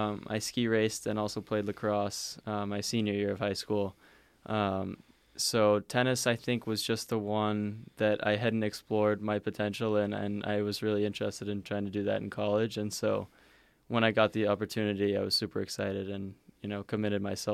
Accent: Maine, United States; Yeah, so we're both from Maine, played high school tennis

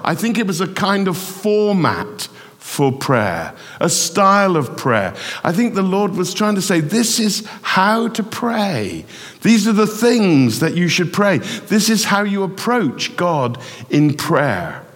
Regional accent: England, United Kingdom; being English

